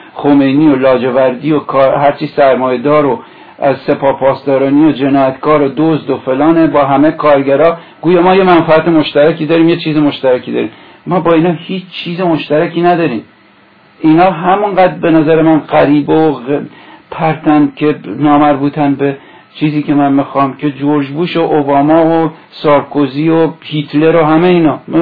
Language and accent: Persian; Iran; میگم ایرانی هستم، یعنی حتما میگم ایرانی هستم، ولی معنیش اینه که وطنم به معنی سیاسیش ایرانه.